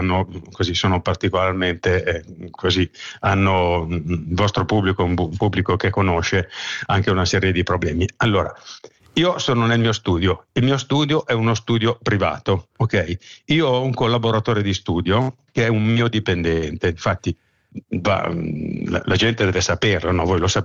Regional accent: Lombardy, Italy; sto ragionando, io sono lombardo

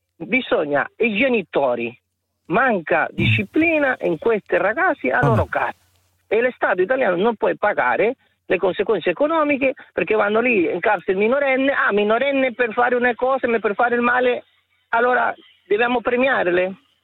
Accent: Colombia; Italian is a second language; now in Italy; Io sono colombiano. Ma sono integrato in Italia e vedo.

